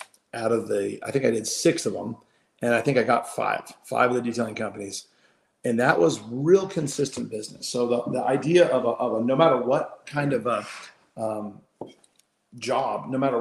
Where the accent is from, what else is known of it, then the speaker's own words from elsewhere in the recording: Dana Point, California, United States; so all kind of close to where I grew up in Dana Point.